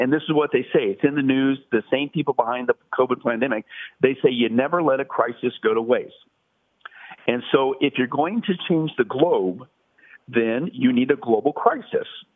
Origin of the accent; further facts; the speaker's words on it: Las Vegas, Nevada, United States; I'm from Vegas, and you know, part of the community, they have like magic shows and things of that nature